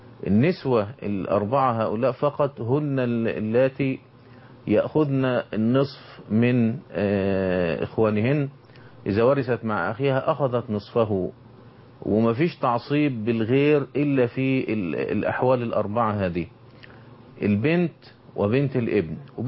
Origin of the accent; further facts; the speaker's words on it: Egypt; اللي ذكرنا إن القانون وعندنا في مصر ها هنا يأخذ من أحكام الشريعة الإسلامية،